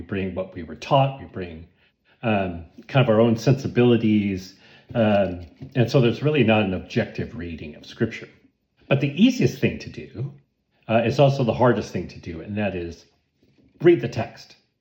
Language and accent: English; United States; As a student growing up in the United States, I was told that Columbus discovered America